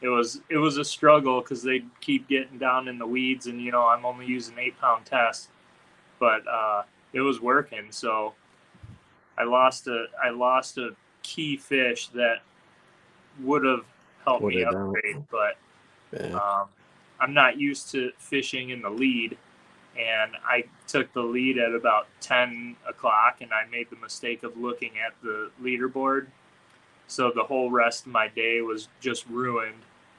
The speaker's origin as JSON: {"language": "English", "region": "Michigan", "country": "United States", "said": "I'm from Michigan, but yeah."}